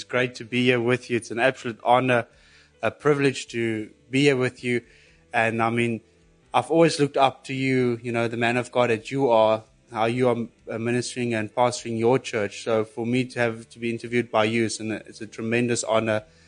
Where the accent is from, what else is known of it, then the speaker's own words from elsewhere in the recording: Pretoria, Gauteng, South Africa; born there; So I was born in Pretoria, and my dad actually walked out on us when I was 6 years old.